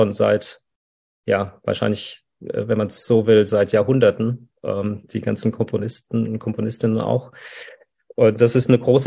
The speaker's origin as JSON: {"language": "German", "town": "Frankfurt", "region": "Hesse", "country": "Germany", "said": "ich bin ja aus Frankfurt"}